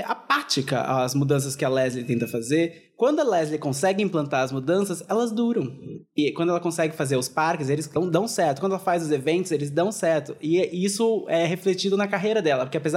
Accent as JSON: {"language": "Portuguese", "town": "Santos", "region": "São Paulo", "country": "Brazil", "tie": "born or raised there", "said": "mesmo eu que morei em Santos a minha vida inteira, Santos não é exatamente uma cidade super pequena como Pão ou como Tatuí"}